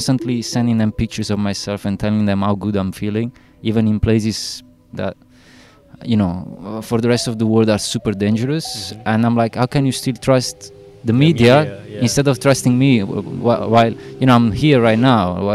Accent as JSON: {"language": "English", "country": "Italy", "second_language": "English", "moved": "as an adult", "lives_now": "England", "said": "was to go somewhere else, which wasn't home or Italy. And somehow I chose England because I didn't speak English, so I wanted to learn a new language"}